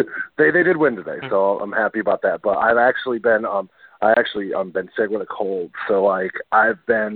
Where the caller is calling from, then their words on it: Boston, Massachusetts, United States; up in Boston.